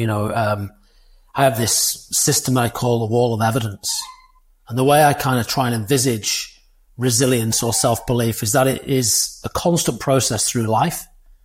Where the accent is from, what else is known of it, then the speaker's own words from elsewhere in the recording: Doncaster, Yorkshire and the Humber, United Kingdom; I'm from kid from Doncaster, handful of GCSEs, no A-levels, no degree.